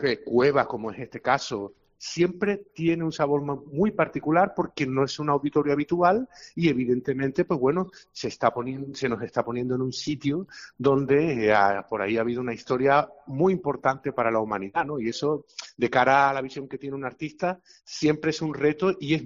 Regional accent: Málaga, Andalusia, Spain; como malagueño, he estado en varias ocasiones

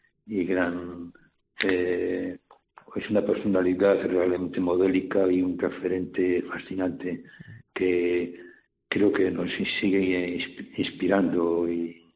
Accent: Navarre, Spain; Pues como navarros que somos

